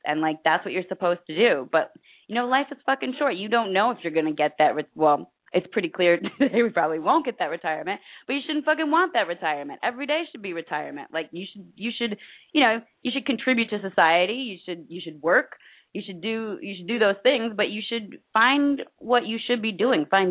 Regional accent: United States; You know, I can, I'm an American. I've lived here all my life, so I can only speak for what it's like here.

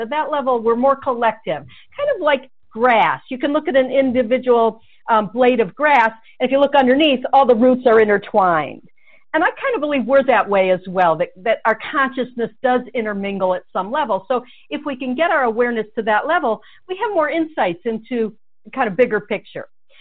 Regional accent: Michigan, United States; Well, it's interesting because I was from Michigan, and this was, about 40 years ago or something.

